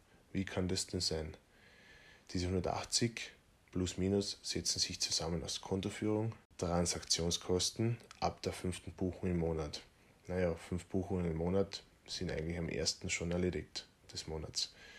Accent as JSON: {"language": "German", "town": "Feldkirchen", "region": "Carinthia", "country": "Austria", "said": "In meiner kleinen Stadt in Feldkirchen in Kärnten, aus der ich hier ursprünglich komme. Ich bin ja Kärntner. Das hört man zwar oft nicht so, ich probiere es eh auszublenden, aber es funktioniert da nicht immer."}